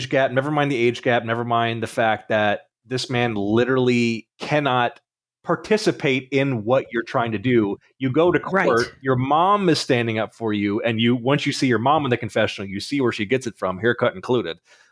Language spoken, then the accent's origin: English; Michigan, United States; Yeah. Well, I'm from Michigan, so it was a road less traveled sort of deal, and I got out of there.